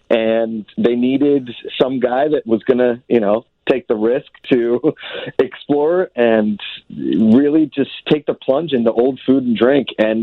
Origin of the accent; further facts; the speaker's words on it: Pittsburgh, Pennsylvania, United States; I'm a dude from Pittsburgh. I've been living in California now for about 12 years.